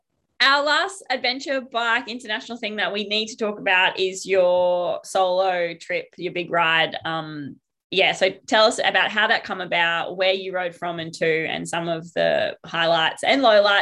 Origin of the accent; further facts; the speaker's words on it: Australia; or is it still happening overseas and we just can't go because we're Australian?